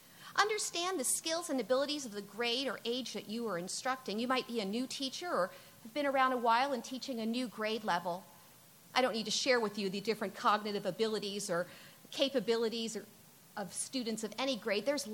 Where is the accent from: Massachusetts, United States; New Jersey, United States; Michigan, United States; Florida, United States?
New Jersey, United States; moved away; also born or lived in California; I grew up in North Jersey and then moved to California. So I come from big places.